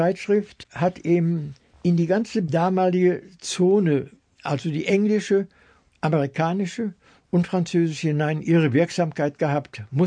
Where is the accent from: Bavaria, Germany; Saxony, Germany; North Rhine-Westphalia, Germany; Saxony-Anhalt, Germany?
North Rhine-Westphalia, Germany; ich komme aus dem Ruhrgebiet